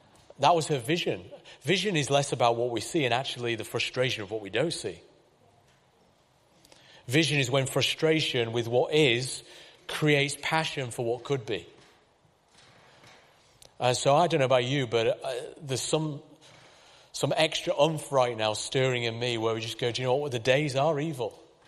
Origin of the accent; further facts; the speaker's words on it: Pontefract, Yorkshire and the Humber, United Kingdom; it nearly brought my hometown of Pontefract to a standstill.